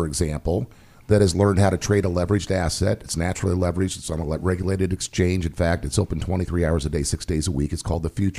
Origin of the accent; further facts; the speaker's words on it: Kansas, United States; I'm a conservative guy, I'm from Kansas, a small town in Kansas